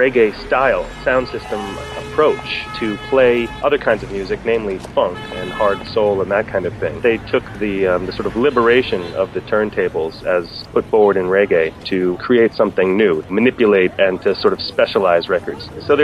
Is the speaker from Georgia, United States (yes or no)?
no; Cambridge, Massachusetts, United States; I'm a musicologist from Cambridge, Massachusetts.